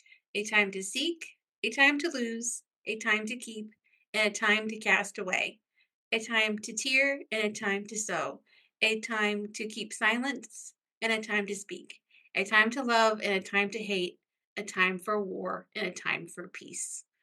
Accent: Maine, United States; since we're both from Maine, it's like every time there was a transition in our life or a redirection, or we don't know what we're going to do yet or where we're going to land, we'd be going back to Maine.

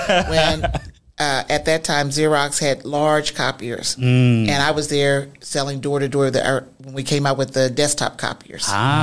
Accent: Kansas City, Missouri, United States; also born or lived in St. Louis / Dallas / Atlanta / Denver; So I grew up in Kansas City, went to St. Louis, Dallas, Atlanta, D.C., Denver.

